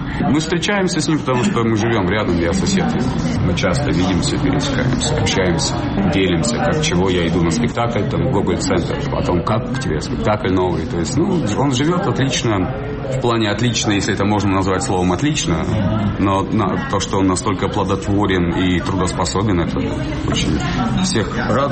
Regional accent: South Russia, Russia; accent: southern; потому что у меня южный акцент

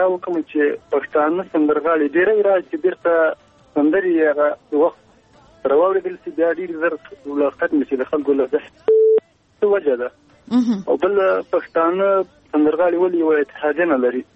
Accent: Khyber, Khyber Pakhtunkhwa, Pakistan; زه د خیبر جنسي یم افریدي یم او پاکستان کې وسیګم

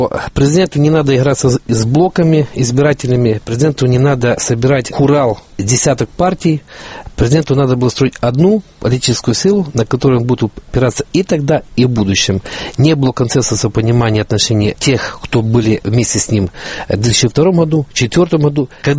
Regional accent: Ukraine; Ну, я, соответственно, как избиратель, как украинец, хотел бы, чтобы он побыстрее эту машину запускал.

